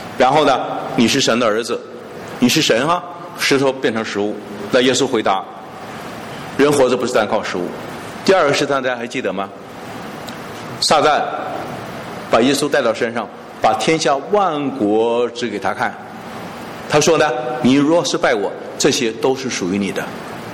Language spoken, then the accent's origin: Chinese; China; 这个有实现，我们今天中国人就是见证者之一，是吧？